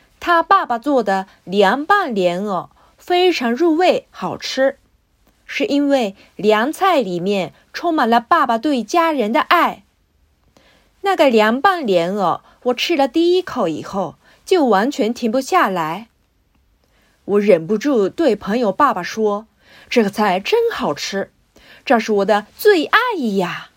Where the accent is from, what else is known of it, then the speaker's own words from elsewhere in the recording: Hokkaido, Japan; Chinese is a second language; 大家好，我是来自北海道的永昭人，